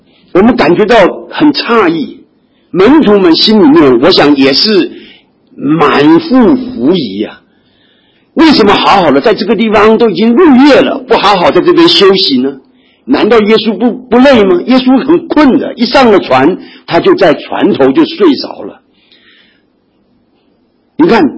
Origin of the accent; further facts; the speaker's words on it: China; 可能我们中国人会这样讲，我们